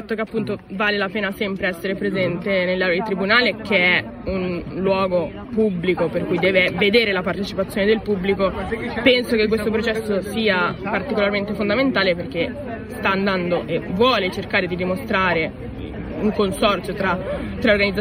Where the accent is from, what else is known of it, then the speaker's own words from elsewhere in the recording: Milan, Lombardy, Italy; in quanto milanese, si vive Milano, si vive la Lombardia